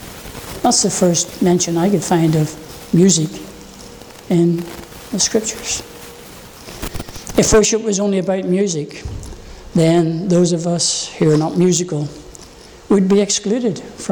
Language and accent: English; Northern Ireland, United Kingdom; Being an Irishman, July, we always have that song, you know